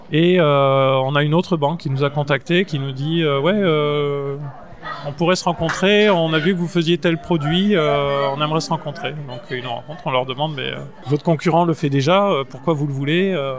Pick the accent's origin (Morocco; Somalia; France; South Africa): France; Strasbourg, Grand Est; j'ai passé toute mon enfance en Allemagne, pendant mes vacances scolaires, je suis né à Strasbourg, donc je suis strasbourgeois, donc j'allais toutes les vacances scolaires en Allemagne.